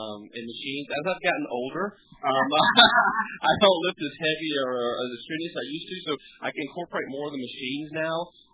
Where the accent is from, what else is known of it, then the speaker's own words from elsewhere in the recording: Warner Robins, Georgia, United States; now in Valdosta, United States; Originally from Warner Robins.